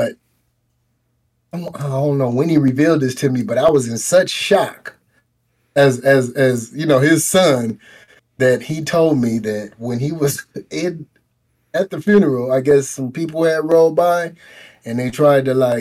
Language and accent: English; Oakland, California, United States; I mean, I guess growing up in Oakland, you know, you got to be a little rough, a little, you know.